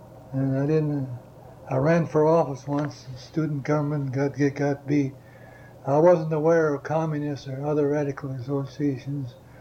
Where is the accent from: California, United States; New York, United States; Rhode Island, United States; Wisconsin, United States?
Wisconsin, United States; Rice Lake; the minister there was from my hometown, Rice Lake.